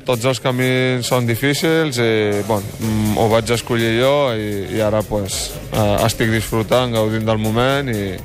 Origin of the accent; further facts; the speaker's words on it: Figueres, Catalonia, Spain; also born or lived in Morocco; Jo soc de Catalunya. És veritat que he nascut al Marroc, però vaig arribar molt petit a Figueres i bueno, em sento de l'Alt Empordà, de Catalunya